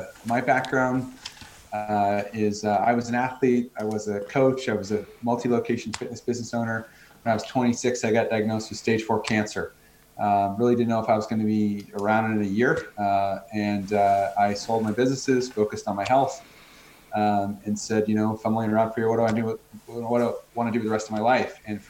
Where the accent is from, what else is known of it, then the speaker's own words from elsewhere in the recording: United States; now in Australia; I'm American, grew up in America, but I've spent a lot of time around the world